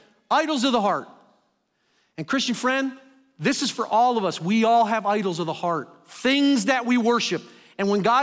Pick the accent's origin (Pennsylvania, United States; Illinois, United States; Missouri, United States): Pennsylvania, United States; And I'm not from Iowa, by the way. I'm from Pennsylvania.